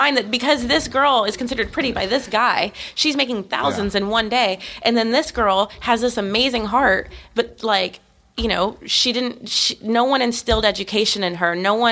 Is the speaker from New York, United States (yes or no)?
no; Austin, Texas, United States; now in Los Angeles, United States; I'm from Austin, Texas. This is where I consider myself. It's the only place I lived more than a year before L.A.